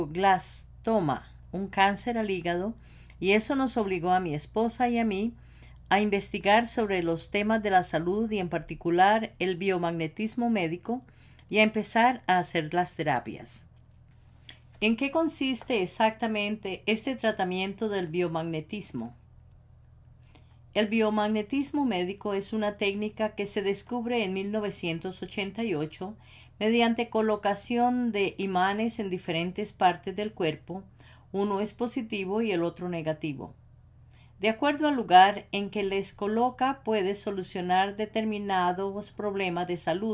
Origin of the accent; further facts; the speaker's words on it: Peru; born there; also born or lived in Spain; Nací en Perú, pero también tengo la nacionalidad española donde viví por 20 años